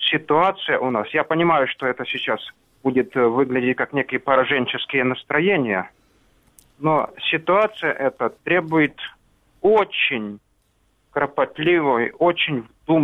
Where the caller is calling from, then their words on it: Sloviansk, Donetsk Oblast, Ukraine; из Славянска.